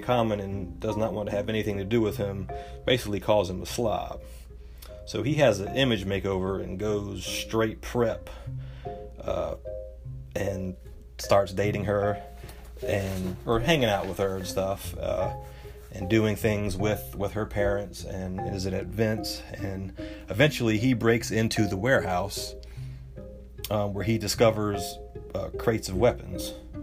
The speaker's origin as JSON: {"language": "English", "town": "Raleigh", "region": "North Carolina", "country": "United States", "tie": "born or raised there", "said": "growing up in North Raleigh, which is just straight up suburbia in the 1980s."}